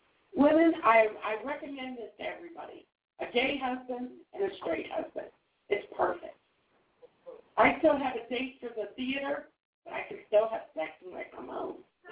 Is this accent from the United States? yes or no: no; Canada; Now, I'm a Canadian, not a singer